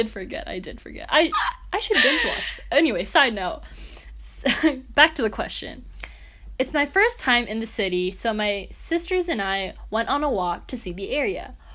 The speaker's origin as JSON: {"language": "English", "country": "Canada", "lives_now": "United States", "said": "as a Canadian, I have lived in quite cold climates."}